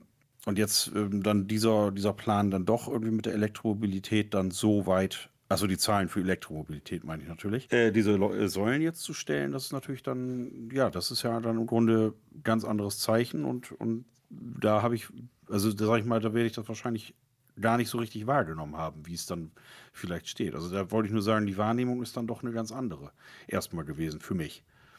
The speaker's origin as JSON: {"language": "German", "region": "Bremen", "country": "Germany", "said": "ich komme ja nun aus Bremen, wir haben hier ein Mercedes-Werk"}